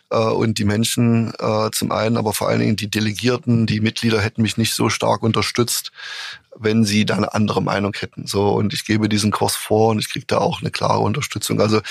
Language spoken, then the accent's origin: German; Saxony-Anhalt, Germany; bin ich auch wieder kein richtiger Harzer, weil ich am Harzrand groß geworden bin.